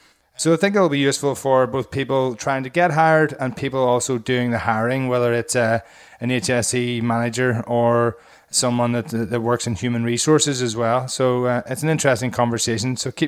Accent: Ireland; accent: Irish; aren't used to listening to my thick Irish accent as much as my wife is every day.

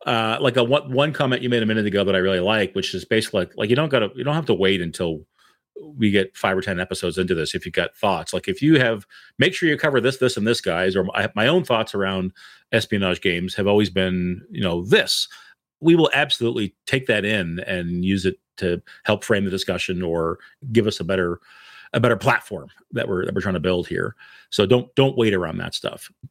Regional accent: Canada; I grew up in Canada, so I got a lot of that British television coming over.

